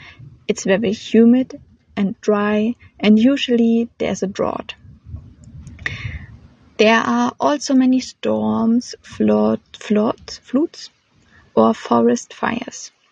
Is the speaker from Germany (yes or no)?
yes; Germany; English is a second language; I'm 27, and as you can hear, I'm not English, I'm from Germany.